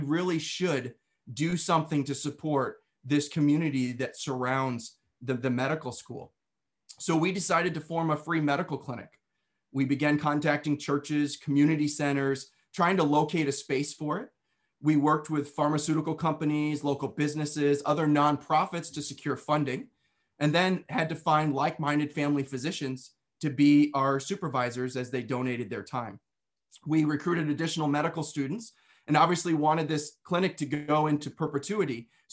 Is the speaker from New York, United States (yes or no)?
yes; New York, United States; I was born and raised in New York. Now, when most people hear New York, they think of New York City. However, where I lived was about as far away from New York City as you could get and still be in New York, right on the border of Pennsylvania and Western New York.